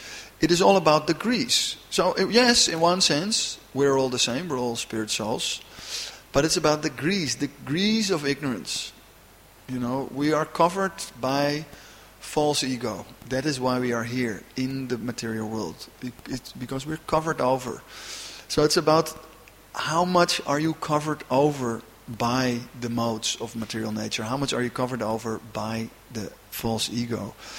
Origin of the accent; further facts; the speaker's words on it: Amsterdam, North Holland, Netherlands; Like, I am from Amsterdam, and the devotees would say, you know, you are chanting with offenses.